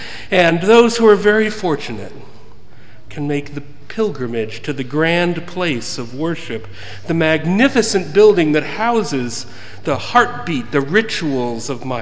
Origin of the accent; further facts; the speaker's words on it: Ann Arbor, Michigan, United States; I grew up in Ann Arbor, about 3 miles from the stadium on the other side of town.